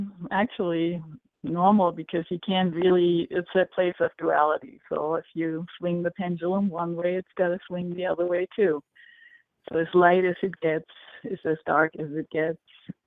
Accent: Germany; now in United States; I am a foreign national, so I'm from Germany, but I live in the United States

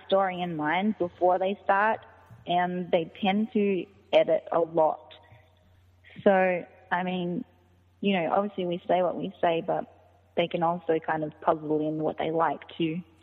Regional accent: Australia; also born or lived in United States; And my family on my mother's side lived in America. So I really wanted to take the opportunity to come and spend time with them because I grew up with them before I went back to Australia when I was younger.

